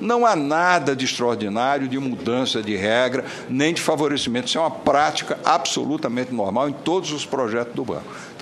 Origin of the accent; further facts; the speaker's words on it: Northeast Region, Brazil; Eu, como nordestino, assumi um compromisso